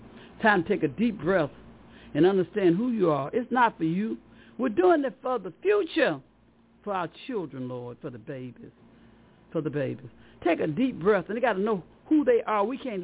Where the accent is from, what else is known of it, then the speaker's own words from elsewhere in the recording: Montgomery, Alabama, United States; also born or lived in Pensacola; I knew I was loved when I was growing up on McGowan Street in Montgomery and Pensacola, wherever I was loved and embraced by the community.